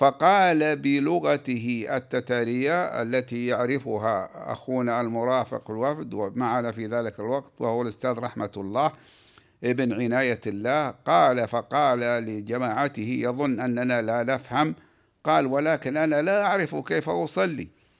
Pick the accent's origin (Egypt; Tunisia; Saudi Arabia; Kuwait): Saudi Arabia; وناهيك بمساحة بلادنا السعودية